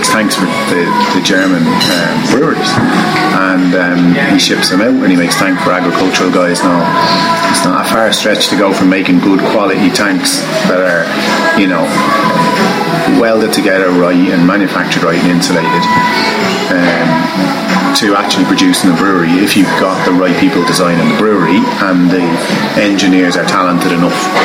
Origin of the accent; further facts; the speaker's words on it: Tallaght, Leinster, Ireland; also born or lived in England; now in Celbridge, Ireland; Actually, I'm not from Kilcock. Most of my family happen to live up here now. Originally from Tala.